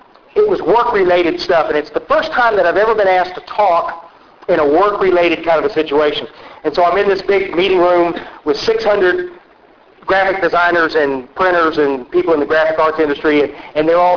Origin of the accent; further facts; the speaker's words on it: Kerrville, Texas, United States; I'm from Hill Country, Kerrville, and driving into